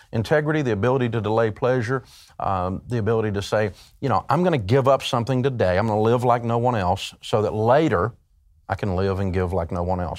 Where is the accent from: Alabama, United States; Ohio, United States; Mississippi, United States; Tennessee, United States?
Tennessee, United States; I mean, I grew up in Tennessee, and we're a hillbilly culture. My family, Scotch-Irish.